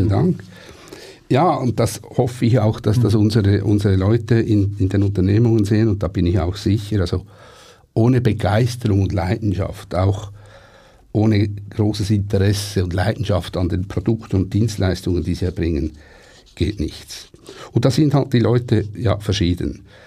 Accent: Switzerland; der Qualitätsanspruch, den wir als Schweizer haben.

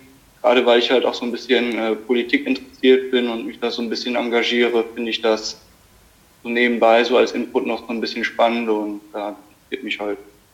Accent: Limburg, Hesse, Germany; Also ich bin 20 Jahre alt. Ich komme aus Limburg

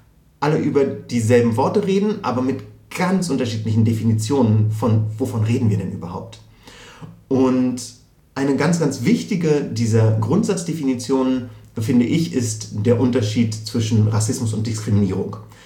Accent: Berlin, Germany; Also es reicht nicht, wenn ich in Berlin sage, dann wird sehr oft immer noch nachgefragt, wo ich dann wirklich herkomme

